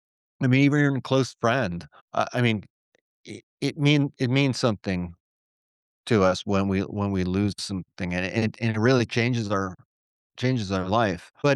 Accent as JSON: {"language": "English", "region": "Florida", "country": "United States", "also_born_or_lived": "Atlanta", "lives_now": "Virginia, United States", "said": "I want to live, you know, I'm from Florida."}